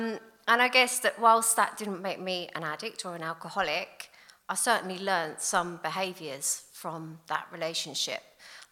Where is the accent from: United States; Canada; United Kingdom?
United Kingdom; Enfield, London; I come from a large family. I come from Enfield originally, which is North London, and I don't come from the nice bit. It is like, you know, proper council estate. It's full of drugs, full of violence, crime.